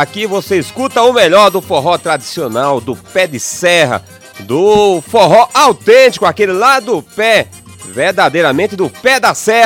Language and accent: Portuguese; Itaperuá, Paraíba, Brazil; sou de Itaperuá, no estado da Paraíba, sou nascido lá.